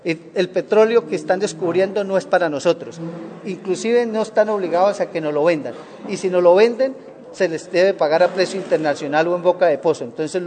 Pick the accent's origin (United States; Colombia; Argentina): Colombia; como colombiano siento por encima de mi diploma como ingeniero de petróleos mi cédula de ciudadanía.